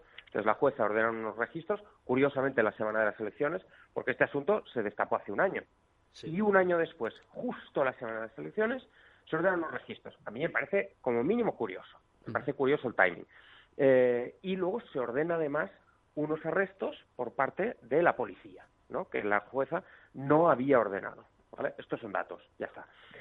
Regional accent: Barcelona, Catalonia, Spain; yo soy de Barcelona y crecí en Barcelona y conozco bien algunos de estos entramados, que solo se pueden conocer si eres catalán y si has vivido muchos años en Barcelona.

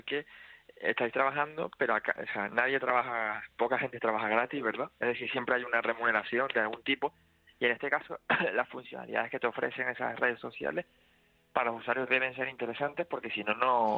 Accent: Canary Islands, Spain; Yo soy de origen hindú, lo que pasa es que soy canario. O sea, yo soy nacido en Canarias, uh-huh. De ascendencia hindú.

